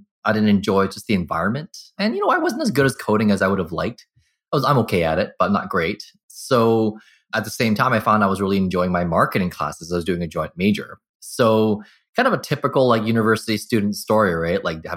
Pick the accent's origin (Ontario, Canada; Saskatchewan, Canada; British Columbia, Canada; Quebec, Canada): British Columbia, Canada; Burnaby; also born or lived in Vancouver, Canada; they had me in the early 80s. And, you know, I grew up in Burnaby. So I was born in Vancouver, grew up in Burnaby, and, you know, spent much of my schooling in all of Burnaby.